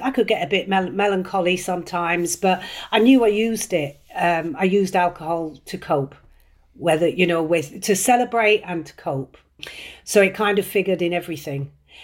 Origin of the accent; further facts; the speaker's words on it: Ireland; accent: West Country; also born or lived in London, United Kingdom; now in United Kingdom; been here 30 years. So I've still got some time to do before I'm accepted. I was born in London and I also lived in Ireland. I went to school in Ireland, hence I've ended up with a West Country accent for some reason.